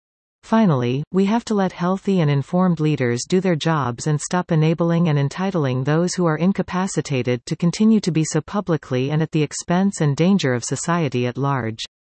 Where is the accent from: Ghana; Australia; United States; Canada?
Canada; Calgary, Alberta; My hometown of Calgary is no longer a feel-safe city where I could go out dancing as a single lady and get home by bus.